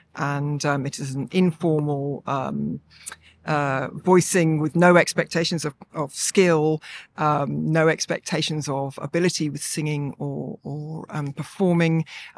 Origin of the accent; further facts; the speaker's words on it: United Kingdom; now in Melbourne, Australia; I am a British artist. I've spent many years living in Australia, in Naarm, Melbourne, which is the indigenous name for Melbourne in the language of the Wurundjeri people.